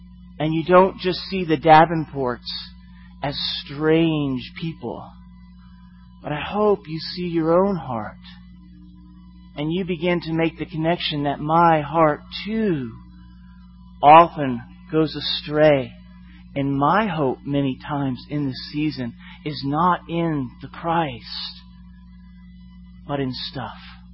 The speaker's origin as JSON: {"language": "English", "town": "St. Petersburg", "region": "Florida", "country": "United States", "tie": "born or raised there", "said": "it was actually in my home, my hometown, St. Petersburg, Florida, at the mall that I grew up walking around."}